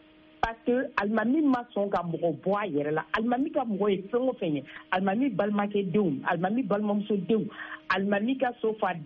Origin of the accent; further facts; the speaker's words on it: Mali; born there; je suis vraiment une Malienne. Je suis une Malienne